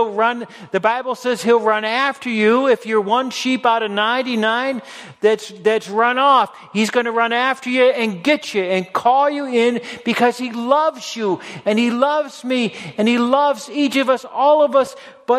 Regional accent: Massachusetts, United States; I grew up near Cape Cod.

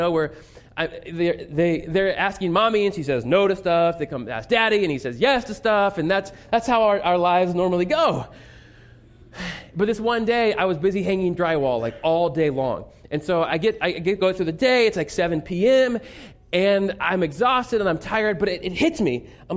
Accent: Indiana, United States; I grew up in Indiana, not a lot of oceans around Indiana, right?

